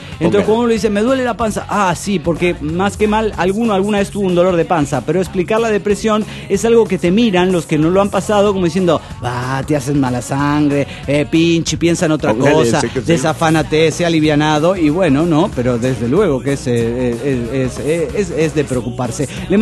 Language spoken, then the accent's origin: Spanish; Mexico City, Mexico; del DF mexicano.